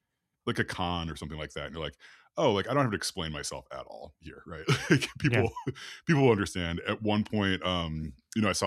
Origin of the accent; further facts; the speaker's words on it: Illinois, United States; now in Michigan, United States; as someone who is from the Midwest, so I grew up in Illinois and now I live in Michigan